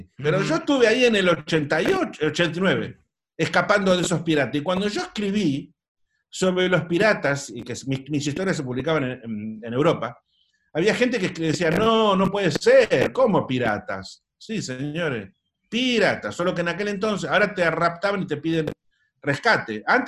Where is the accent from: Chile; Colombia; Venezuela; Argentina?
Argentina; pero como no les importaba nada a los argentinos, era como que no estábamos nosotros en la lista, era como que Argentina no estaba en la lista de los países, ni existíamos